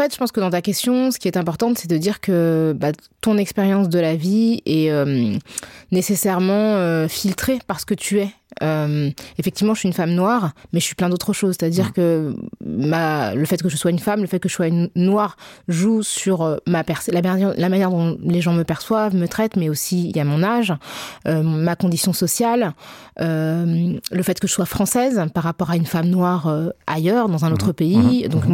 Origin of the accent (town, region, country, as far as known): Senegal; now in France